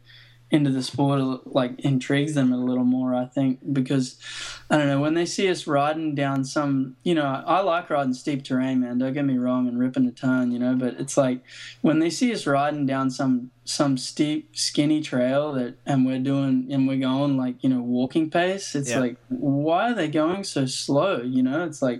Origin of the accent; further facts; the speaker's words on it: Australia; I came from Australia and blah, blah, blah.